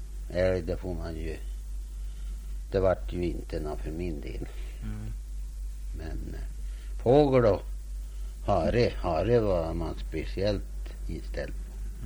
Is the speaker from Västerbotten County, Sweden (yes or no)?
no; Fjällby, Gävleborg County, Sweden; born there; Jag är född i Åkerbrännan, Fjällby, 3 mil från Ljusdalsplatsen.